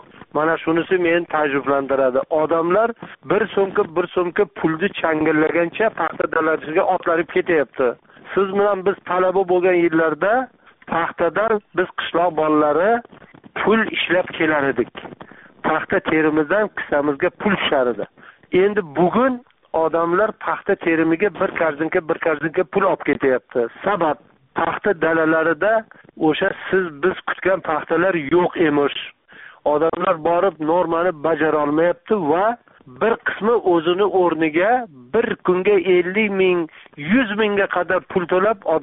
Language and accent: Uzbek; Jizzakh Region, Uzbekistan; men o'zim tug'ilib o'sgan Jizzax tumanining Malgizor tog' etaklarida o'zim bolaligim o'tgan, o'zim tug'ilgan qishloqlarda